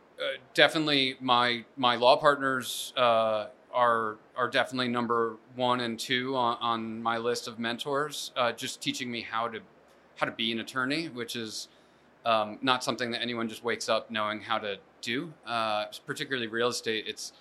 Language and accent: English; Ridgewood, New Jersey, United States; So I'm from Northern New Jersey, Ridgewood, New Jersey.